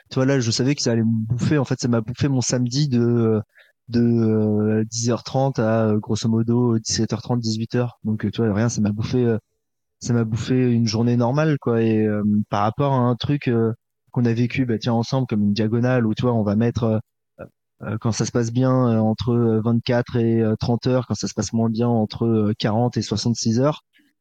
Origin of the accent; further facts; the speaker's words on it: Paris, Île-de-France, France; et moi, en tant que Parisien, je ne peux être que le cheval de proue de ça